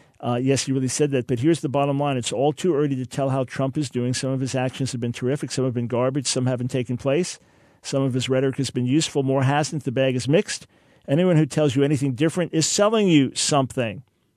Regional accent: New York, United States; And hey, I'm a New Yorker, so I understand about the good business and I understand about the attitude.

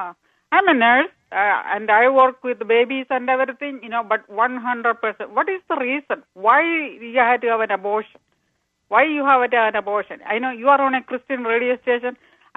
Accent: India; Yes, I am a Christian. I'm from India.

